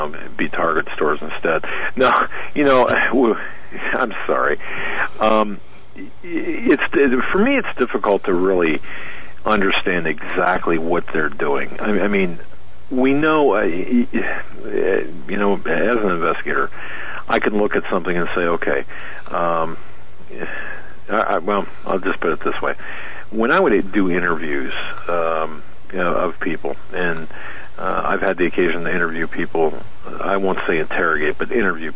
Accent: Pennsylvania, United States; I've gotten reports from Michigan, Pennsylvania, my home state, New York, upstate New York, Maine, Rhode Island, Arkansas.

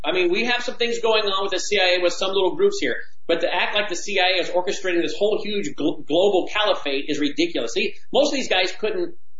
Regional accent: Memphis, Tennessee, United States; Yasser Qadhi, who James White was sitting with in Memphis here in my hometown

